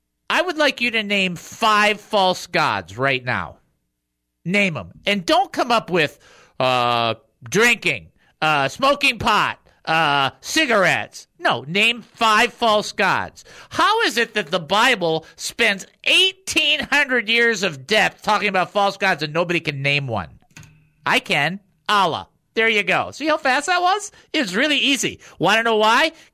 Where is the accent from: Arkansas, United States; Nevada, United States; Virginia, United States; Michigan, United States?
Michigan, United States; You know, I'm from Michigan. I should be able to say this stuff.